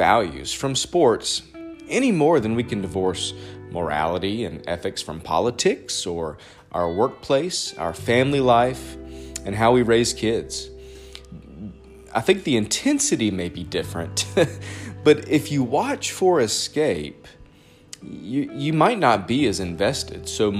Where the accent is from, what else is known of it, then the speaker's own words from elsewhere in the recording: North Carolina, United States; You know, you think about, especially in the South, I grew up in North Carolina, in the state of North Carolina